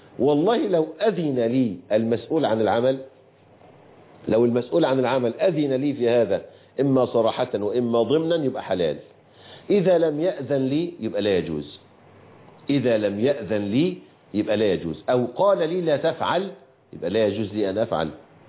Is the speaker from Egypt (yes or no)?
yes; Egypt